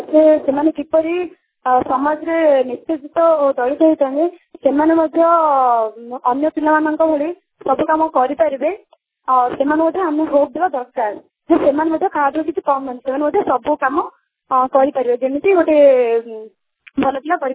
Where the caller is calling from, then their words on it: Ganjam, Odisha, India; ମୁଁ ଗଞ୍ଜାମରୁ କହୁଛି